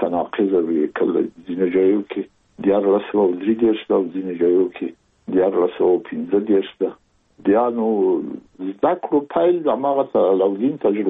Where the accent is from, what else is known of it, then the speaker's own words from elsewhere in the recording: Kabul, Afghanistan; زه زېږېدلی په کابل کې یم، د کابل په چارګي کې ګزرګاه پله ته ورڅېرمه او کلی د شکلا خان کلا، هلته زه زېږېدلی یم. خو یو درې یا څلور کاله وروسته زما کورنۍ بیا د مراد خان ته کډه شوې ده، چې هلته د پدري کلا ده.